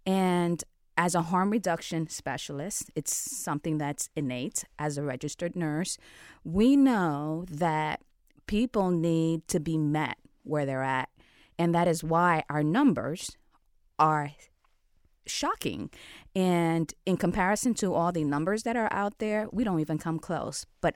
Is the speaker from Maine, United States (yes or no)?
no; Bronx, New York, United States; now in Columbus, United States; And growing up in New York City, in the South Bronx, which continues to be the poorest borough, it is filled with violence, high crime rate.